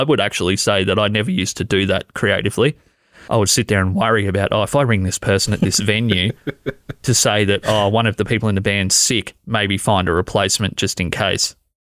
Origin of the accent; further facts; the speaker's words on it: Australia; I'm from Australia here, Timber.